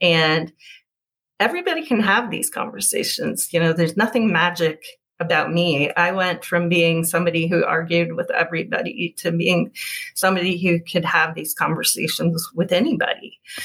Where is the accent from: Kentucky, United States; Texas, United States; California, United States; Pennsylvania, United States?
California, United States; Berkeley; I would reveal that I was a progressive from Berkeley.